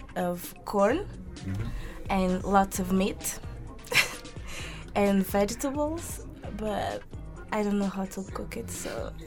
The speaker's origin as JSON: {"language": "English", "town": "Mindelo", "region": "São Vicente", "country": "Cape Verde", "second_language": "English", "moved": "as an adult", "lives_now": "Porto, Portugal", "said": "I come from Cabo Verde, São Vicente, and the city is called Mindelo."}